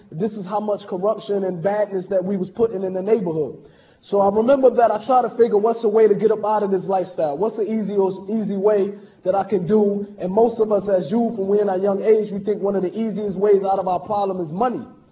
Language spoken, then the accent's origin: English; Newark, New Jersey, United States; born there; I was born in Newark, New Jersey, to an African-American father, a Puerto Rican and Cuban mother.